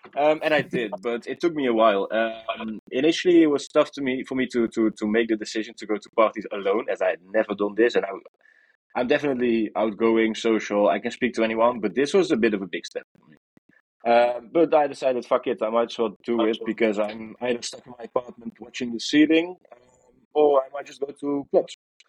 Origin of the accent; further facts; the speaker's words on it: Netherlands; English is a second language; I'm from the Netherlands. So in the Netherlands, as you might know, the hardcore scene is quite popular.